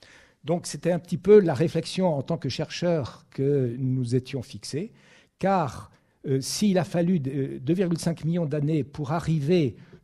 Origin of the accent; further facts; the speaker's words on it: Grand Est, France; Et grosso modo, on va partir de l'Alsace. Je suis alsacien d'origine.